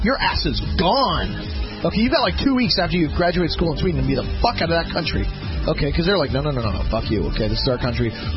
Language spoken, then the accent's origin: English; Canada; I'm a Canadian. I can't actually comment on this.